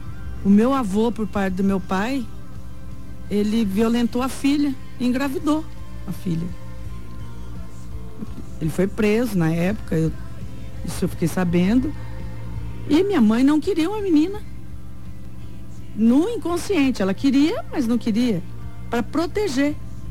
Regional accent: Laguna Carapã, Mato Grosso do Sul, Brazil; born there; foi onde eu nasci. Em Laguna Carapã eu nasci, no Carapã.

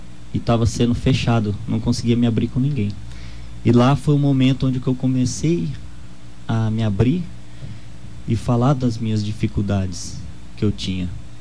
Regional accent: Dourados, Mato Grosso do Sul, Brazil; Sou de Dourados.

